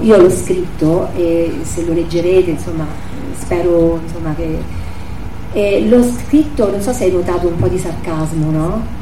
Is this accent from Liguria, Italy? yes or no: no; L'Aquila, Abruzzo, Italy; sono aquilana, sono sempre andata in montagna